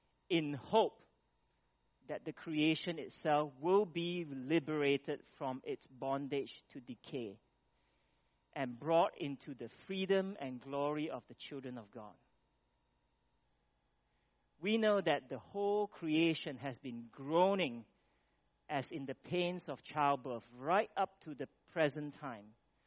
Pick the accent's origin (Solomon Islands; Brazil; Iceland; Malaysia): Malaysia; You know, we sit here as Malaysian, complain about the state of our country.